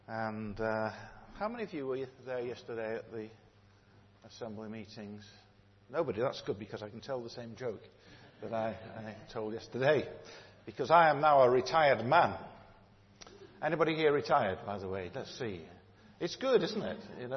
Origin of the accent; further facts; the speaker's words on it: Manchester, North West England, United Kingdom; now in Winsford, United Kingdom; Cheshire, which is where I now live, in a place called Winsford, I was in striking distance of my hometown, which is Manchester.